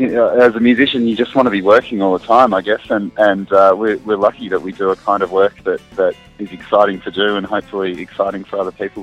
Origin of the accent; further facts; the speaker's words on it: Melbourne, Victoria, Australia; I used to joke, because I come from Melbourne, and I used to joke that you couldn't get good coffee outside of Melbourne